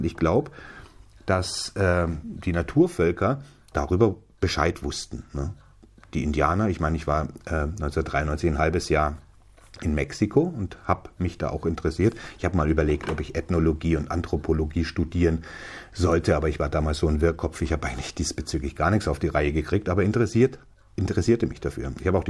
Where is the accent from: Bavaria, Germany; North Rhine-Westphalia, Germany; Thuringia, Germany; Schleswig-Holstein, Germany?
Bavaria, Germany; Selb; born there; Das war so ein Waldgebiet zwischen Schwarzenhammer und meinem Geburtsort Selb. Selb im Fichtelgebirge, Porzellanstadt.